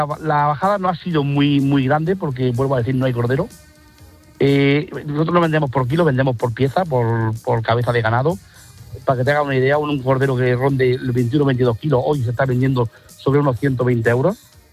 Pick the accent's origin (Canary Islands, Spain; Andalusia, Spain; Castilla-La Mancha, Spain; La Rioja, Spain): Andalusia, Spain; Santiago-Pontones; Pues ahora estamos en Marmolejo. Como bien has dicho, soy ganadero trashumante. Soy oriundo de Santiago Pontones, pero ahora me pilla en la zona de pastos más cálidos en invierno.